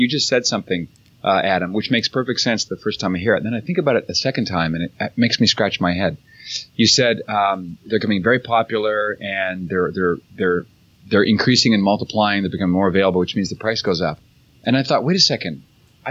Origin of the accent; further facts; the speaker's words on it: Canada; growing up in Canada